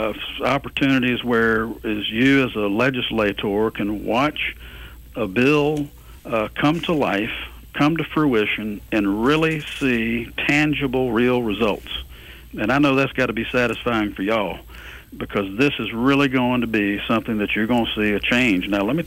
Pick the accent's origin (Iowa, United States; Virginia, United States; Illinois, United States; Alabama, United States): Alabama, United States; also born or lived in Mobile; Well, I'm not a native Baldwin Countyan, but lived in Baldwin County since I was in fourth grade.